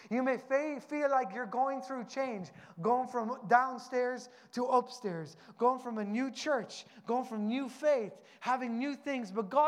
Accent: Newbridge, Leinster, Ireland; I'm from Newbridge in County Kildare

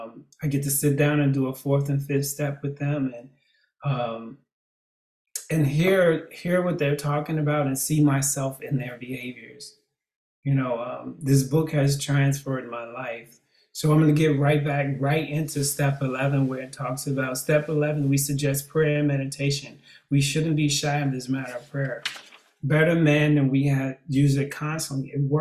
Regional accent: Chicago, Illinois, United States; I'll give you all a little background. I grew up here in Chicago. I'm the oldest of 10

